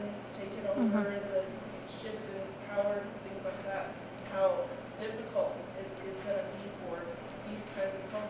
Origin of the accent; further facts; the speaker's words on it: Pine Ridge, South Dakota, United States; And we're from Pine Ridge, so I know about Sioux Nation and the inflated prices.